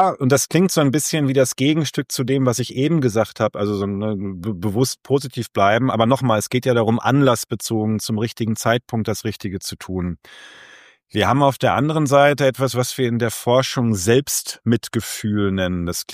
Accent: Hamm, North Rhine-Westphalia, Germany; wie wir bei uns in Hamm sagen

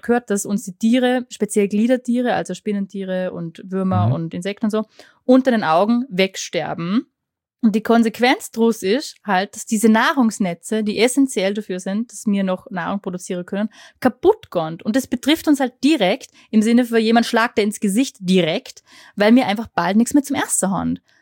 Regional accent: Vorarlberg, Austria; Wir erleben das auch da bei uns in Vorarlberg.

